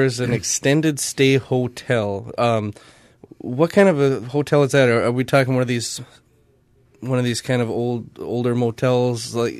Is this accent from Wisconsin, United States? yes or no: yes; Superior, Wisconsin, United States; I'm from Superior, and the same exact thing happened.